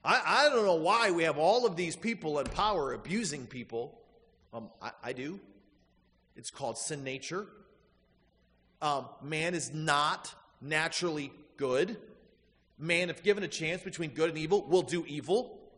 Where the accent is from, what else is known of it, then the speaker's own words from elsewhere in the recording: Flint, Michigan, United States; I grew up in Flint, Michigan, so I cheer for the Detroit teams and in Michigan State.